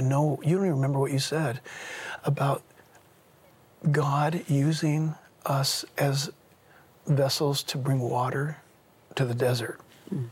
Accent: Coronado, California, United States; born there; found my mom bleeding heavily, taken to the hospital, Sharps Memorial Hospital on Coronado Island. I was born on January 15th.

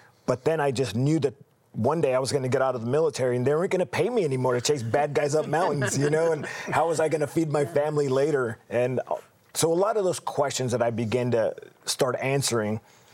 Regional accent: Los Angeles, California, United States; I grew up in Los Angeles, so in the 80s and 90s, gangster rap came on the scene, and it got pretty bad.

